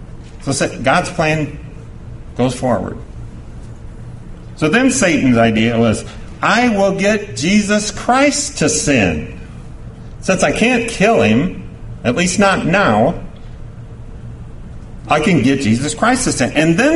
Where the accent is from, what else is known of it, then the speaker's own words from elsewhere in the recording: East St. Louis, Illinois, United States; Now, I grew up in East St. Louis in the 60s and 70s